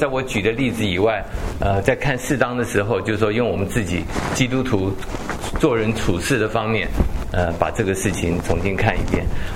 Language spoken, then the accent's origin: Chinese; Taiwan; moved away as an adult; 因为我们从小在台湾长大